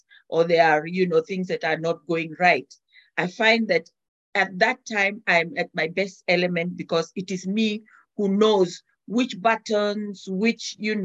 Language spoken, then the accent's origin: English; Kenya; I see somebody cooking Kenyan foods and I'm a Kenyan